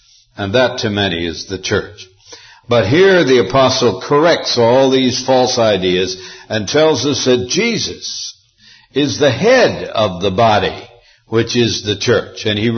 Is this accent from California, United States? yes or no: no; Montana, United States; when I was a boy growing up in Montana, we didn't buy chickens down at the grocery store all packaged up nice in plastic.